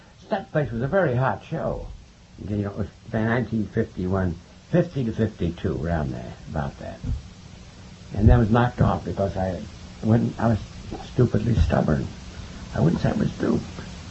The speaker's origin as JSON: {"language": "English", "town": "Chicago", "region": "Illinois", "country": "United States", "tie": "born or raised there", "also_born_or_lived": "New York City", "said": "I was born in New York City, but I was 8 years old. I was born 1912. So it was 1920. Came to Chicago, day coach."}